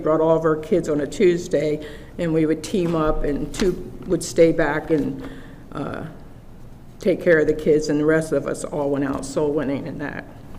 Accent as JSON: {"language": "English", "town": "Delaware Water Gap", "region": "Pennsylvania", "country": "United States", "tie": "born or raised there", "said": "I was raised in Duller Water Gap. I did not come from a Christian home."}